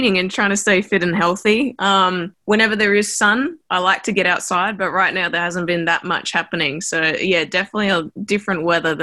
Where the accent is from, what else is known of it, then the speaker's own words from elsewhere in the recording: Kalgoorlie, Western Australia, Australia; I grew up in Kalgoorlie in the desert